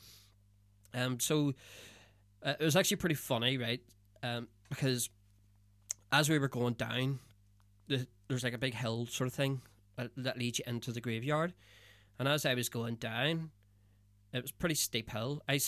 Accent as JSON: {"language": "English", "region": "Northern Ireland", "country": "United Kingdom", "said": "I'm from Northern Ireland. I'm in Liverpool, walking through a graveyard"}